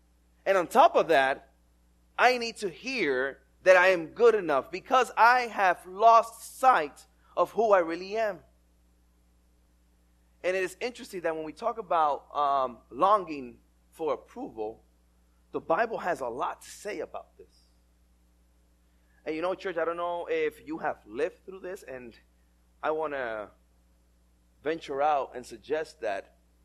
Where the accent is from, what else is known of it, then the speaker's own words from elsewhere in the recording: New York City, New York, United States; when I was growing up in New York City, if you were going to belong and fit in school, you had to wear one type of sneakers.